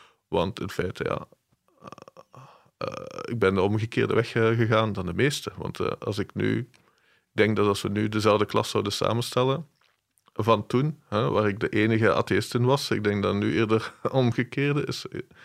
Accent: Diepenbeek, Flanders, Belgium; Ik ben opgegroeid in Diepenbeek.

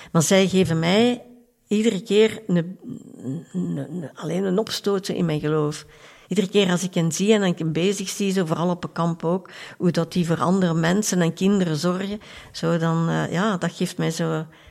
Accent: Tienen, Flemish Brabant, Belgium; ja, ik ben geboren en getogen in Tiene, dus ik ken Tiene heel goed, veel mensen.

